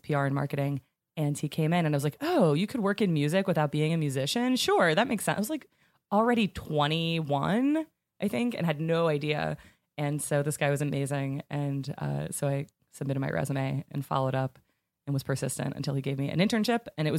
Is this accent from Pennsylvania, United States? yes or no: yes; Pennsylvania, United States; I was in Pennsylvania. I grew up in near Pittsburgh and went to Penn State and stayed at Penn State for the year after I graduated